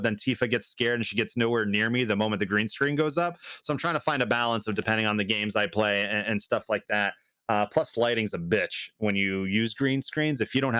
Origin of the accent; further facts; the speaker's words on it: Canada; now in United States; I just got my citizenship only a couple years ago. I'm Canadian originally.